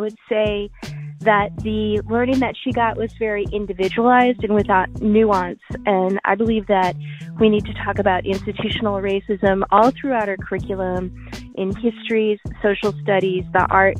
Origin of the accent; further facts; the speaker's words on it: Scottsdale, Arizona, United States; now in Seattle, United States; I'm calling from Seattle. I didn't learn anything about racism in my very segregated schools in Scottsdale, Arizona in the 70s